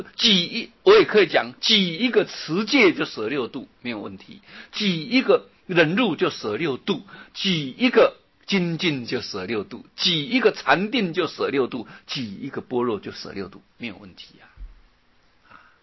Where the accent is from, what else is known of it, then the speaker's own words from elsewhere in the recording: China; 但是我们中国人呢、啊，中国人很能够吃苦耐劳，但是呢，中国人自尊心很强